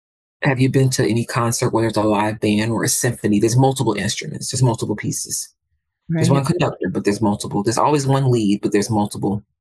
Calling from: Nashville, Tennessee, United States; I am talking today from Nashville, Tennessee, and excited to spend time with you all.

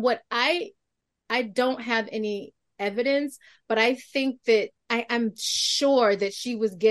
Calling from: New York, United States; I'm calling in from New York.

